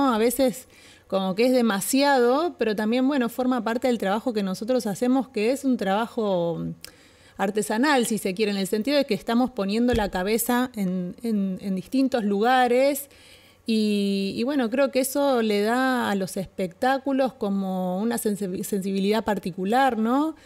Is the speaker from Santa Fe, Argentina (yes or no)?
yes; Rosario, Santa Fe, Argentina; yo soy de Rosario, acá como comentaba la compañera.